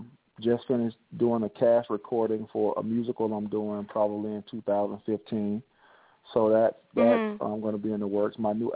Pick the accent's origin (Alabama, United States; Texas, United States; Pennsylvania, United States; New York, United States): Alabama, United States; I'm from Alabama. I'm from Alabama, yes.